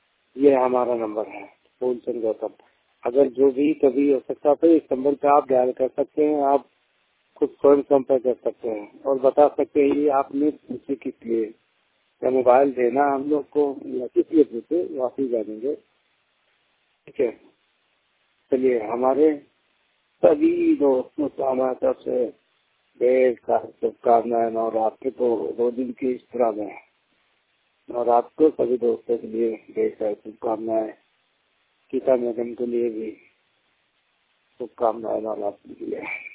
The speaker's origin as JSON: {"language": "Hindi", "region": "Uttar Pradesh", "country": "India", "said": "जिला बस्ती के रहने वाला हूँ।"}